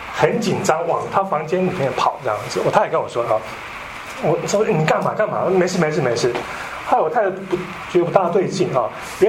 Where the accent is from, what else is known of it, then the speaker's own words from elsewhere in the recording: Taiwan; moved away as an adult; now in United States; 那我是从台湾来美国，那可能跟大多数的人一样哈，就是认真念书，然后考托福 GRE 来美国念书，工作留下来这样子。